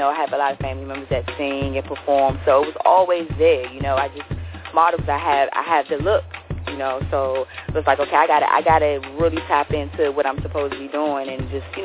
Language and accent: English; Washington, District of Columbia, United States; now in New York, United States; No, I'm located in New York, but, you know, born and raised. Washington, D.C., so, you know